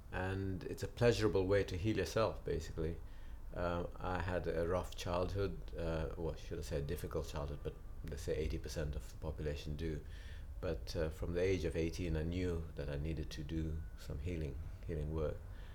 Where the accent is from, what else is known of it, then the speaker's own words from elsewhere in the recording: Malvern, West Midlands, United Kingdom; I come from Malvern in Worcestershire. What am I, 53.